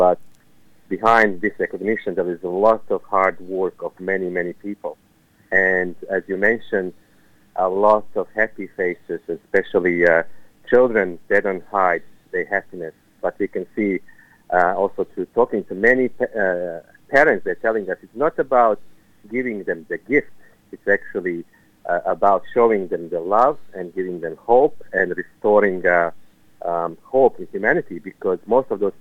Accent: Serbia; moved away; I came as a refugee from Serbia

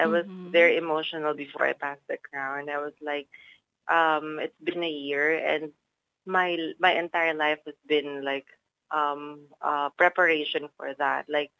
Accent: Philippines; I'm Filipino, and I know many languages

